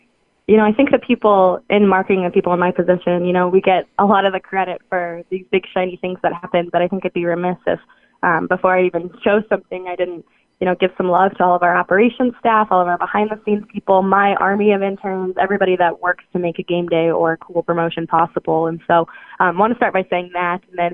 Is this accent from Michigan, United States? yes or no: no; East Helena, Montana, United States; So yeah, I grew up in Montana. I actually went to school here at MSU.